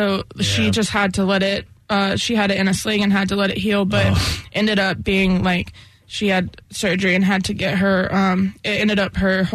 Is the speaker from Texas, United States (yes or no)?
no; Raleigh, North Carolina, United States; I'm born and raised in Raleigh.